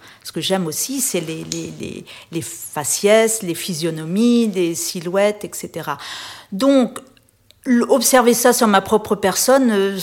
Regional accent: Réunion, France; moved away as an adult; Dans les pays tropicaux, surtout j'ai quitté La Réunion après mon bac au début des années 80

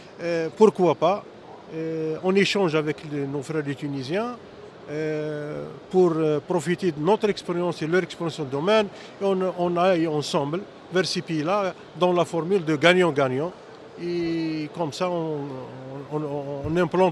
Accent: Algeria; مشاركتنا احنا كإخوة جزائريين هنا كممثلين

